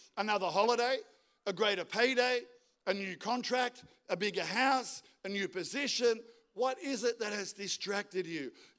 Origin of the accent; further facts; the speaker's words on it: Albury, New South Wales, Australia; when I was a kid, I grew up in Albury, it's hot.